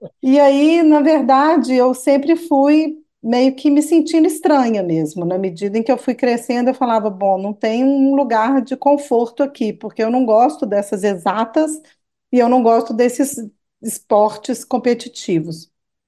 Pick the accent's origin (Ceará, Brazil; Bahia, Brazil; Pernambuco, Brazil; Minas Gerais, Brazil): Minas Gerais, Brazil; accent: mineiro; now in São Paulo, Brazil; Não tem como, né, perder esse sotaque, por mais que eu moro em São Paulo há 9 anos, eu tenho esse jeito mineiro de ser.